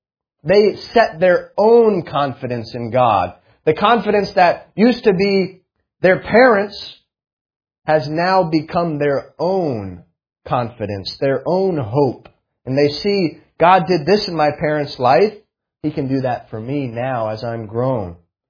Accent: Vermont, United States; I went to a Christian school growing up. I grew up in Vermont.

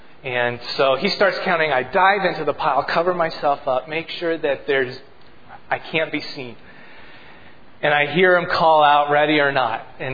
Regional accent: Iowa, United States; And we grew up in Iowa with big, huge trees in our yard.

